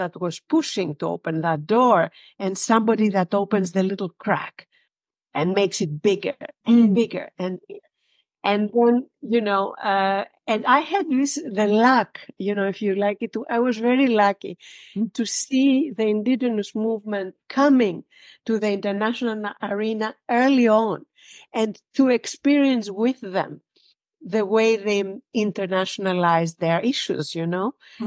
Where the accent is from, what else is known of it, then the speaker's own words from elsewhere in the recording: Greece; English is a second language; I am from Greece. I did my degree in law in Greece and then did graduate studies abroad in the United States